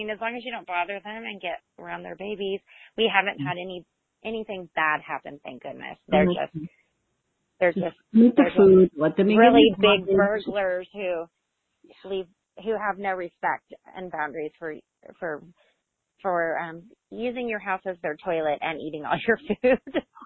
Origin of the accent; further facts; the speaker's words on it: Newcastle, California, United States; I'm actually from Newcastle, California in Northern California.